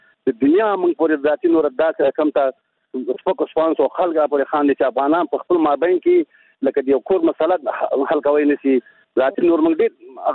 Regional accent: Laghman, Afghanistan; زه د لغمان دی ولایت دی ولسوالۍ نه

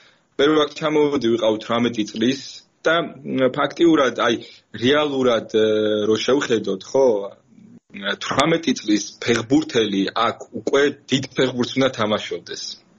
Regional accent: Rustavi, Kvemo Kartli, Georgia; ძალიან მადლიერი ვარ რუსთავში, სადაც დავიწყე იმ ჩემი ბავშვობა და ტრენერებით

